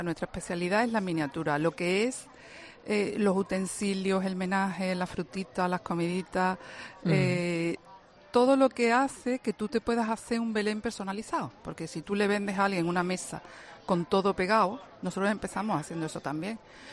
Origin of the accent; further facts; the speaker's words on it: Écija, Andalusia, Spain; yo soy de Écija